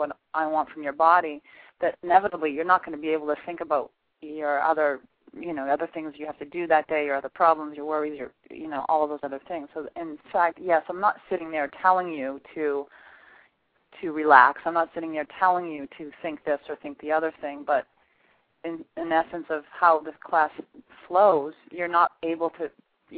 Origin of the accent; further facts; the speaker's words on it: New York, United States; born there; I was not. I was born in Manhattan.